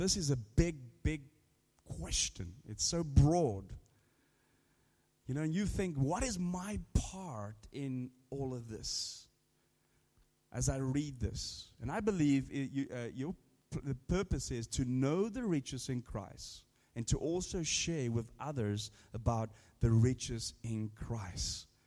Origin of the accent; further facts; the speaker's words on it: South Africa; I come from South Africa, obviously, as you guys know, some of you know